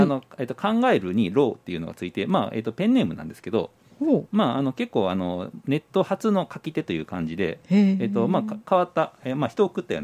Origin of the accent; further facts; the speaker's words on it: Shikokuchuo, Ehime, Japan; born there; あ、四国中央市という、あの、香川の、はい、すぐ近くにあるところです。